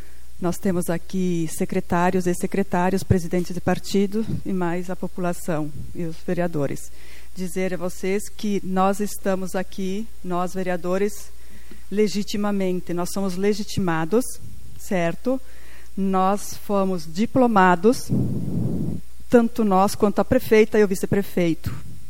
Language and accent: Portuguese; Capela de Santana, Rio Grande do Sul, Brazil; Então, assim, eu sou da Capela Santana também, né?